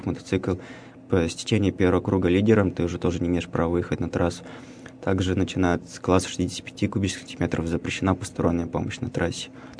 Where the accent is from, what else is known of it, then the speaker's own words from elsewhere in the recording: Zarechny, Sverdlovsk Oblast, Russia; проходил в городе Заречном, в моем родном городе.